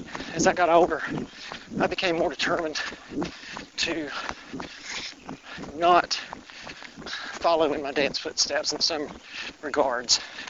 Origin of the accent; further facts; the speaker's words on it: Rose Hill, North Carolina, United States; also born or lived in Kentucky; I was born in September 1963, a little place called Rose Hill, North Carolina. Rose Hill's in Duplin County, 40 miles or so northwest of Wilmington. I grew up going to the beach a lot.